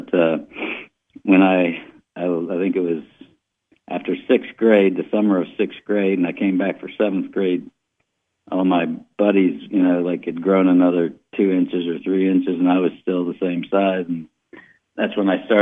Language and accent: English; New Orleans, Louisiana, United States; also born or lived in Covington / Oklahoma; Well, I was born in Covington. I was born in Covington, and then we moved, you know, we were down, my dad was a blacksmith, so we went to New Orleans, and we lived down there for a couple of years, and then we moved to Oklahoma for a year